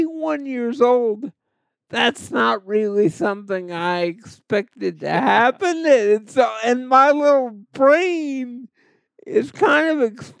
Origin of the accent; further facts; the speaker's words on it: the South, United States; For both of us, because we're both from the South.